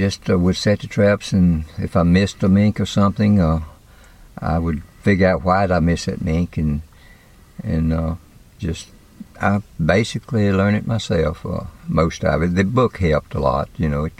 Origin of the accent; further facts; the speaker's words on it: Martinsville, Virginia, United States; I'm from Martinsville, Virginia.